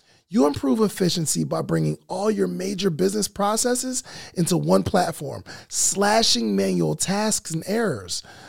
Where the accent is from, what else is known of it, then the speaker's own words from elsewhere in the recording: New Jersey, United States; New Jersey.